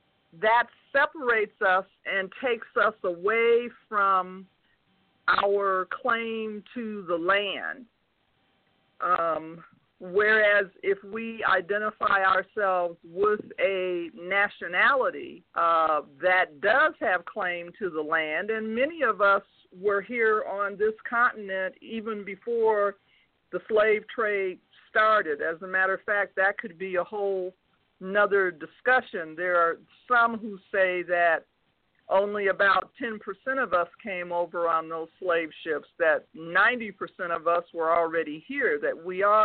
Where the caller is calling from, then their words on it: Denver, Colorado, United States; I'm calling from Denver, Colorado.